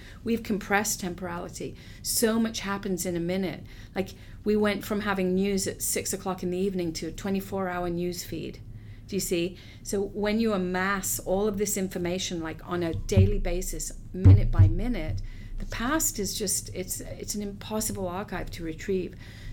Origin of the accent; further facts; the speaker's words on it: England, United Kingdom; For people of my age, I'm in my late 50s, I grew up in England in a post-war period